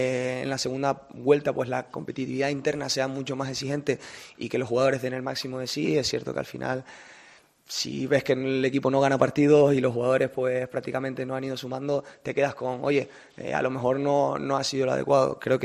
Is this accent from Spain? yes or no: yes; Canary Islands, Spain; Oye, que hoy es el día que más canarios somos.